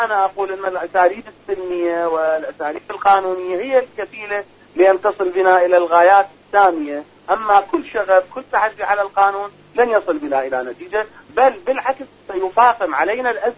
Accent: Iraq; صدقني انا اقول لك من العراق

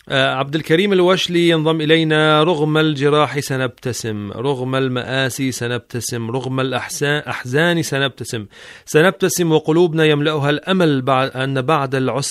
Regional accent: Yemen; واحفظ بلادنا اليمن وشعبها العظيم

